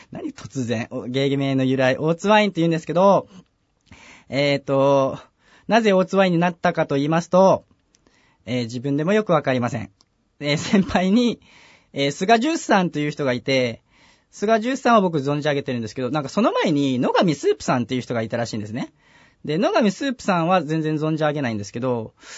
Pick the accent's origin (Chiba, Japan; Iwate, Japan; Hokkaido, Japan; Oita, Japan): Oita, Japan; Beppu; 大津モータースというのは私の実家の実家自動車整備工場なんですけど、その名前が大津モータースって言うんです。大分県別府市にあります。